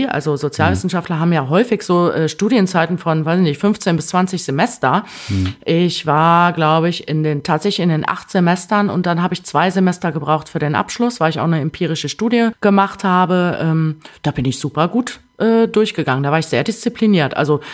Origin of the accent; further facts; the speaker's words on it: Rhineland, Germany; Das ist mir als Rheinländerin immer noch ein bisschen zu schroff.